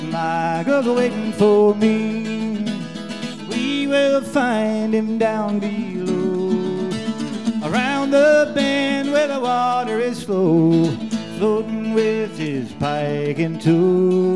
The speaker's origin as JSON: {"language": "English", "town": "Wheeling", "region": "West Virginia", "country": "United States", "tie": "born or raised there", "said": "Anyway, my hometown in Wheeling, West Virginia."}